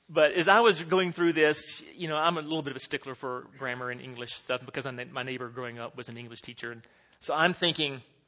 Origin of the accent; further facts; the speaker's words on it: Florida, United States; now in Colorado, United States; okay, we're Coloradans, so it wasn't really a mountain, it was just a hill, but I'm from Florida, it was a mountain, okay?